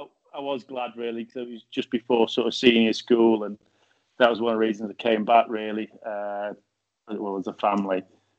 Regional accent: England, United Kingdom; with them, when being English, everyone thought I was going to be a brain box

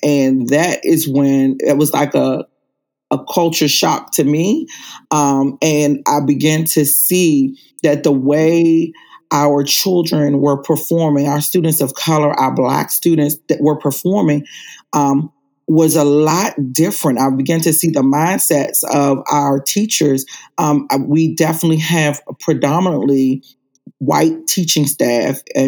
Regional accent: Washington, District of Columbia, United States; I grew up in Washington, D.C., and I went to D.C. public schools, and back then it was known as the Chocolate City.

